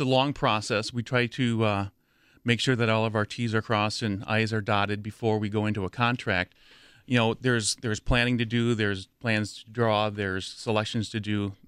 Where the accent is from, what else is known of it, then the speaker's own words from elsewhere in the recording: Wisconsin, United States; I grew up near Madison.